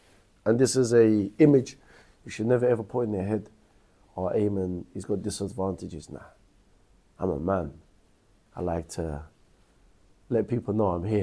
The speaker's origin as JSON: {"language": "English", "town": "Mosul", "region": "Nineveh", "country": "Iraq", "said": "I'm from Iraq. I'm from Mosul."}